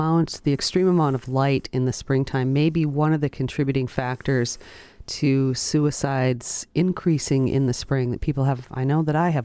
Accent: Midwest, United States; Growing up in the Midwest, there was lots of 4-H groups in my neighborhood and surrounding area because there was a lot of agriculture.

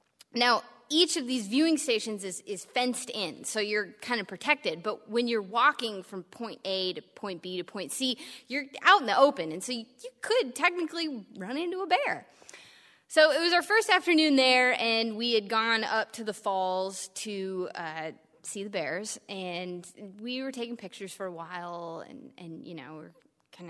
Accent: Alaska, United States; I grew up in Alaska. I'd like to think I'm fairly savvy about the outdoors.

